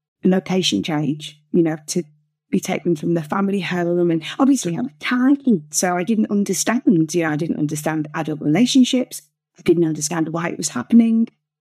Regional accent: Rainhill, North West England, United Kingdom; I grew up just outside Liverpool, and I was born in West Sittingsford. My parents and I lived in a place called Rain Hill

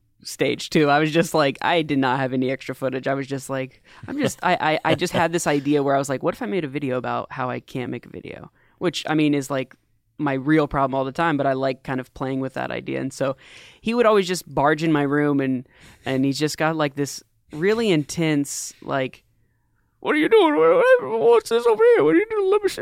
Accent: Daytona, Florida, United States; born there; I was born in Daytona, Florida.

